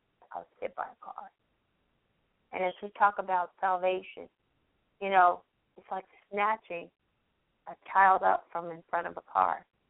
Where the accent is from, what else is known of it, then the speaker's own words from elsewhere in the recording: the South, United States; because I grew up in the South and that's what we ate, and I thought it was good.